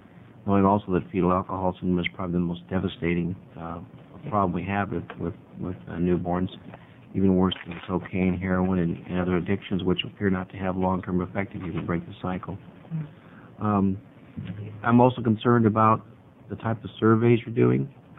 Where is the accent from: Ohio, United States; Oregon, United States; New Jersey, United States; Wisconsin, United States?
Oregon, United States; Medford; Several questions are basically interlocked here, Madam Chair. I'm from Medford. I'm a physician